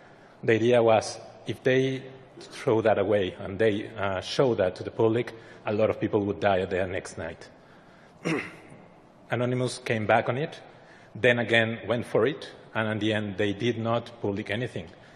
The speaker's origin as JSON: {"language": "English", "country": "Mexico", "said": "I'm from Mexico, and at the beginning of the year, we were having a big war on drugs at this point."}